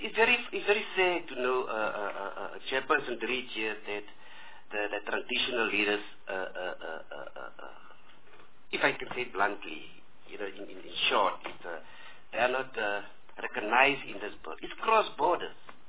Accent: Gauteng, South Africa; I'm from Gauteng. And people in Gauteng doesn't know about it.

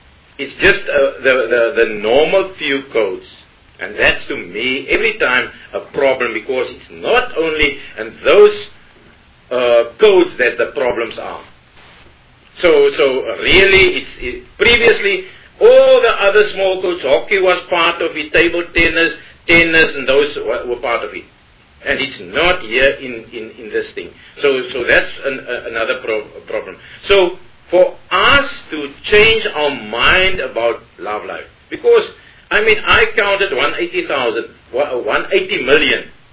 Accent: Central Karoo, Western Cape, South Africa; But on the ground, for us, I'm from the Central Karoo.

